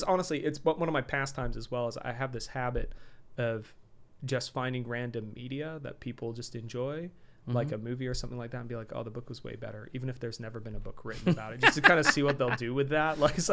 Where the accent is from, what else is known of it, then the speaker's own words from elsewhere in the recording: United Kingdom; And being British, I crave disappointment